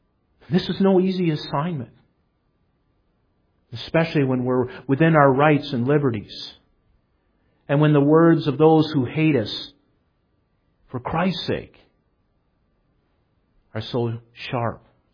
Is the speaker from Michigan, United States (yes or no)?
yes; Michigan, United States; Growing up in Michigan, my brothers and I used to have a load of fun with cattails.